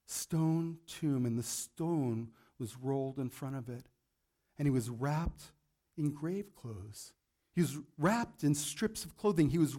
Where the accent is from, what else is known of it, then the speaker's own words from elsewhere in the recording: Las Vegas, Nevada, United States; now in Hoodsport, United States; But then I'm a wimp from Las Vegas who's not used to all of this cold and rain and snow up at our house, right?